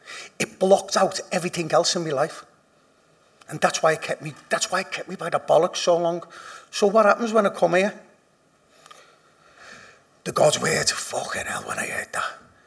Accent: Liverpool, North West England, United Kingdom; because I'm from Liverpool, I know what a substitute is.

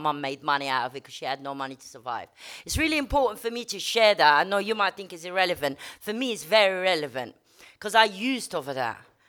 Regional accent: Morocco; English is a second language; Basically, I'm Moroccan. I was born in Morocco.

